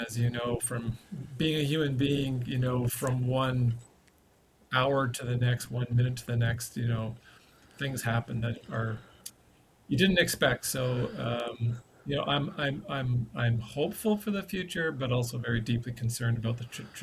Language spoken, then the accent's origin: English; North Vancouver, British Columbia, Canada; I grew up on the West Coast in North Vancouver